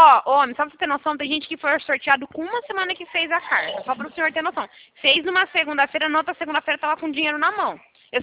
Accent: Americana, São Paulo, Brazil; Eu sou de Americana. Interior de São

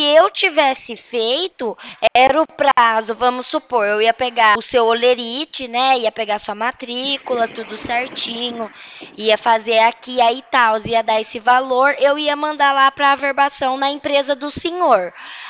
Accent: Porto Ferreira, São Paulo, Brazil; sou de Porto Ferreira, interior de São Paulo. Fica perto de Desalvado.

